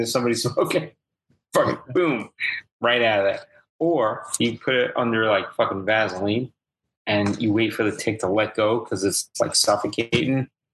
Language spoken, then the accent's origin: English; New York, United States; I grew up on Long Island. Everybody's talking about deer tick disease.